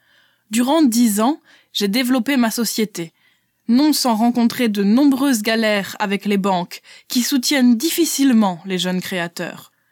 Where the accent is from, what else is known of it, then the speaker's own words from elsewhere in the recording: Cannes, Provence-Alpes-Côte d'Azur, France; moved away as an adult; now in Paris, France; Après le lycée, j'ai quitté Cannes pour Paris.